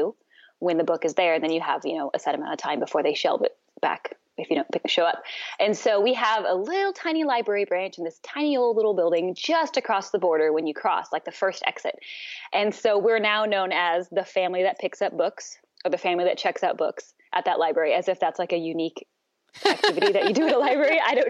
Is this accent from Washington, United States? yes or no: yes; Washington, United States; now in Tijuana, Mexico; but I grew up in the Northwest in Washington State. My husband and I, we actually both are from Washington State. He's from the eastern side and I'm from the western side. But we met here in Tijuana probably about 16, 17 years ago.